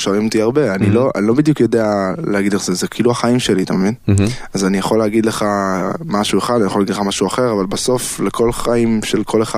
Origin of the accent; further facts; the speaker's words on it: Neve Monosson, Tel Aviv District, Israel; וואי, הרבה זמן לא הייתי במגרש בנווה מונסון, אבל כן, שם גדלתי.